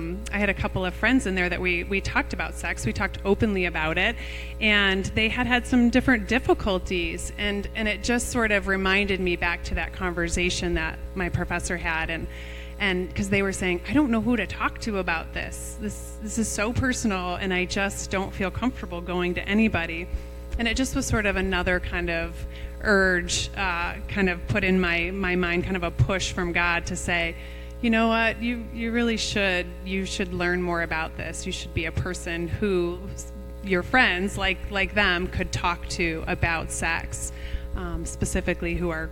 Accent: Michigan, United States; also born or lived in Vermont, United States; Both Kevin, my husband, and I, we grew up in Michigan, but we were on the East Coast for about 16 years.

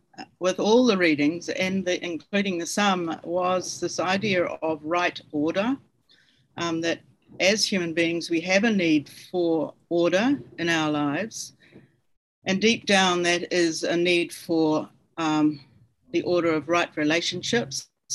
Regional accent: Lower Hutt, Wellington, New Zealand; I'm from Te Awa Kairangi, Lower Hutt. My training is in education. I'm one of five children from a Catholic household.

